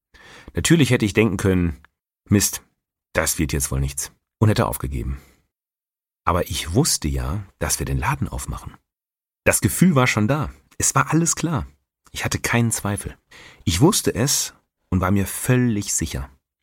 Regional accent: Rhede, North Rhine-Westphalia, Germany; Rede ist meine Heimatstadt. Und damals als 15-jähriger Münsterland

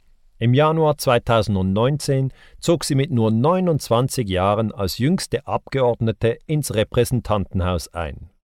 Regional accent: Switzerland; In meinem Heimatland, der Schweiz, treffen sich jedes Jahr die Superreichen aus ganz verschiedenen Ländern

